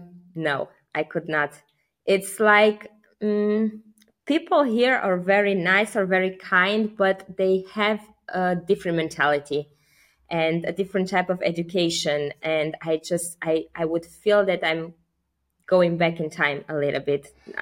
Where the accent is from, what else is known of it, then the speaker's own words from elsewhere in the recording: Romania; moved away; also born or lived in Italy; So I am originally from Romania, actually. I was born in Romania. I moved like 15 years ago. I went to Italy where I discovered pole dance.